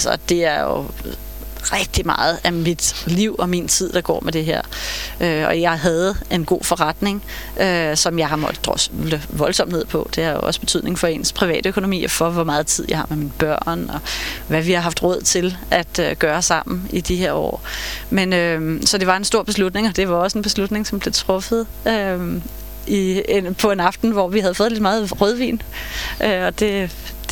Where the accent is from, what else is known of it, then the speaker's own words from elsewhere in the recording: Snekkersten, Capital Region of Denmark, Denmark; also born or lived in Copenhagen / Tårnby; Og så flyttede vi til Snekkersten, som er sådan en lille fiskerleje syd for Helsingør, da jeg var 10 år gammel.